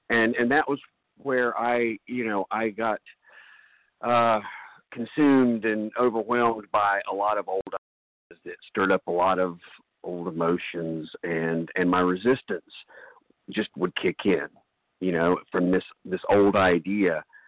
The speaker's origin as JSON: {"language": "English", "region": "North Carolina", "country": "United States", "said": "Oh, I'm so sorry. North Carolina."}